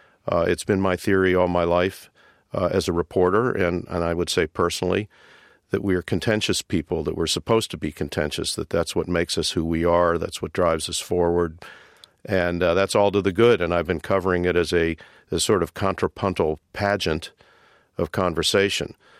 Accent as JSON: {"language": "English", "town": "Pittsburgh", "region": "Pennsylvania", "country": "United States", "tie": "born or raised there", "said": "I was born in Pittsburgh. I was reared in Squirrel Hill."}